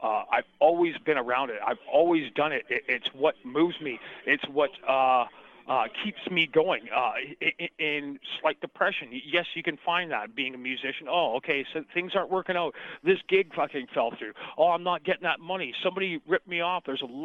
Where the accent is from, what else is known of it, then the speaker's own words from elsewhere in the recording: Canada; And so me being Canadian